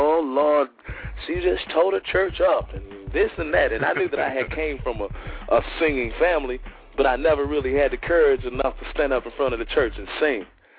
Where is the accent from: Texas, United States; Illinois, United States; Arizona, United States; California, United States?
Illinois, United States; Chicago; like I said, I'm from Chicago